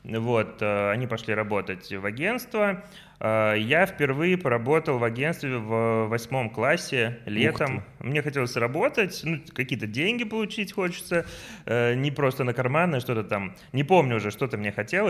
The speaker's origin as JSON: {"language": "Russian", "region": "Saint Petersburg", "country": "Russia", "tie": "born or raised there", "also_born_or_lived": "Volgograd, Russia", "said": "у меня в сознании ощущение и себя как коренного петербуржца, потому что я, по сути, рос здесь, все мои знакомые здесь, у меня из моего native города, да, Волгограда, там пара воспоминаний, друзей"}